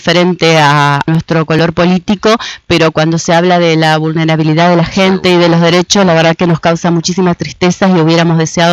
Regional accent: Feliciano, Entre Ríos, Argentina; mi familia hace muchos años, yo soy de Feliciano, y vinimos y nos instalamos acá

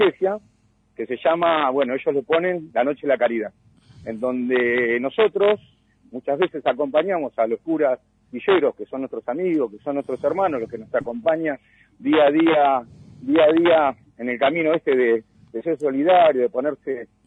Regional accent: Caseros, Buenos Aires Province, Argentina; mis amigos de Casero, yo soy de Casero, soy del conurbano

